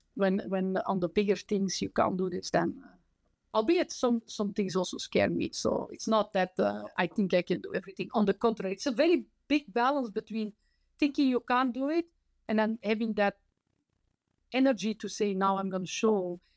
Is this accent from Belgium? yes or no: yes; Zoersel, Flanders, Belgium; English is a second language; also born or lived in Antwerp; But I grew up in Antwerp, which is the second biggest, city in Belgium. And in outer, in a small village called Zoersel. So I grew up in the countryside. So I went to school there, biked to school when I was young.